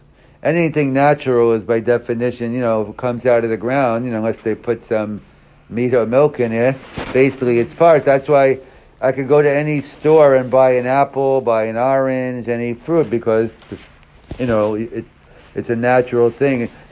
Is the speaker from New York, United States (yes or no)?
yes; New York, United States; I'm from New York, so a big Jewish area.